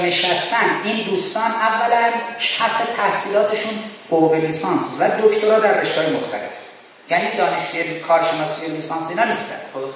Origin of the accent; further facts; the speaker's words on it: Tehran, Tehran Province, Iran; born there; من بابا بچه امامزاده هستم تو تهران به دنیا اومدم.